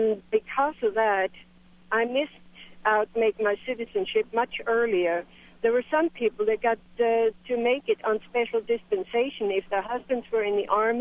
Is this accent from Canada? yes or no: no; Germany; English is a second language; moved away as an adult; now in United States; I come from Germany originally.